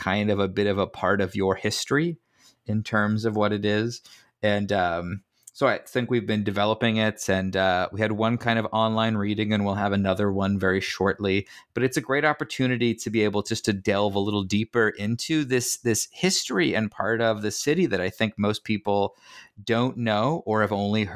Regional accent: Palm Beach Gardens, Florida, United States; I grew up in Palm Beach Gardens area.

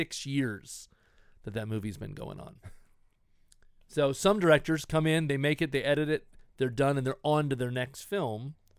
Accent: Midwest, United States; I grew up in the Midwest.

